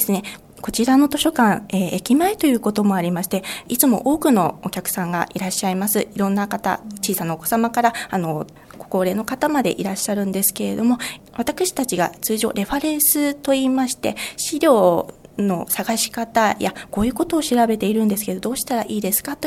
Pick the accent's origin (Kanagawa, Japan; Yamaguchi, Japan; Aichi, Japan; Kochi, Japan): Kanagawa, Japan; Chigasaki; 私は出身は茅ヶ崎市なんですけれども、小さい頃から親しいた湘南地域で